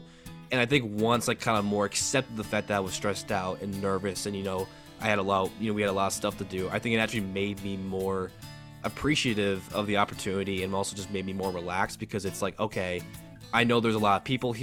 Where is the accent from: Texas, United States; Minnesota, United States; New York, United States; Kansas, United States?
Kansas, United States; Lawrence; because like I'm from Kansas and lived in Lawrence, which is where the school is.